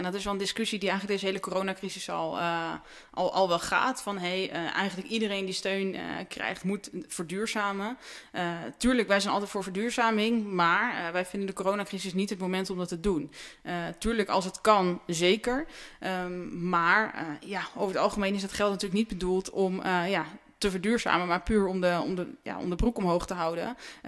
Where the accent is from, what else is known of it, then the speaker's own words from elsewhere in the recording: Drenthe, Netherlands; Nou, ik kom natuurlijk zelf uit Drenthe.